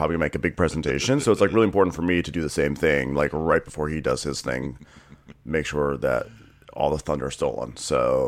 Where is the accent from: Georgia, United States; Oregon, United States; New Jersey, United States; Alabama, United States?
New Jersey, United States; Like, you know, I'm from New Jersey. I don't deal with this shit, you know?